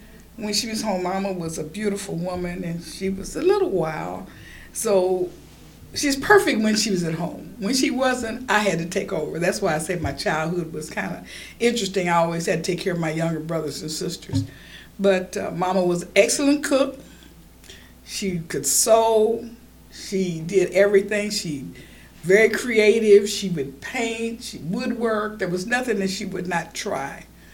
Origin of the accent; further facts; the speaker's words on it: Kansas City, Missouri, United States; born there; I was born in Kansas City, Missouri, 808 Euclid, in fact, 64124, I think it was at that time. At home.